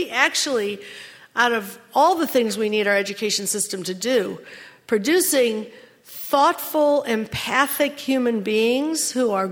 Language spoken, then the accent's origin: English; New York, United States; now in California, United States; I came here from New York State about 17 years ago. And you may know that New Yorkers have a reputation for being a little in your face.